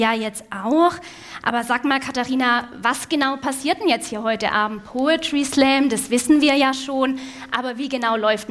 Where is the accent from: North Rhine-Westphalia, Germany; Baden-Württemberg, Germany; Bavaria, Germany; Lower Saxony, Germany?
Baden-Württemberg, Germany; accent: Alemannic; Ich bin ja auch an der Schweizer Grenze aufgewachsen. Aber es ist halt leider so, dass der Dialekt von Generation zu Generation immer mehr verloren gegangen ist bei mir, der Familie. Aber trotzdem ist Alemannische für mich Heimat